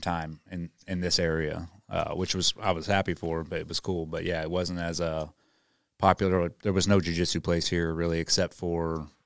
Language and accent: English; Indiana, United States; moved away; Yeah, it seems like it's blown up because I'm from Indiana. Well, but I didn't live there for 20-something years now